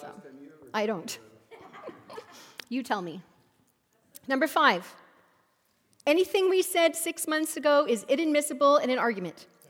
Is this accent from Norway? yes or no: no; Montreal, Quebec, Canada; Yeah, because we grew up in Montreal. I was really fluent at one point in my life